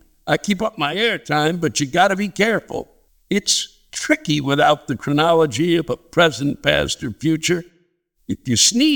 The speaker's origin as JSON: {"language": "English", "region": "Ohio", "country": "United States", "said": "Well, we have that in common. I'm from Ohio."}